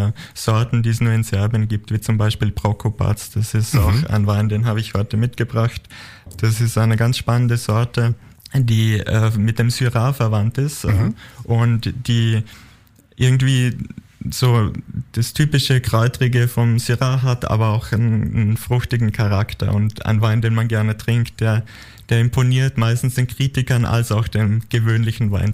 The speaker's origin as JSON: {"language": "German", "country": "Austria", "said": "Brana ist aus Serbien, ich bin aus Österreich"}